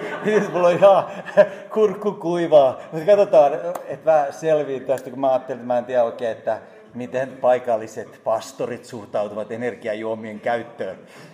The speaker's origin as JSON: {"language": "Finnish", "town": "Turku", "region": "Southwest Finland", "country": "Finland", "accent": "Turku dialect", "said": "mutta Turun murteella se menee, mistä olen kotoisin"}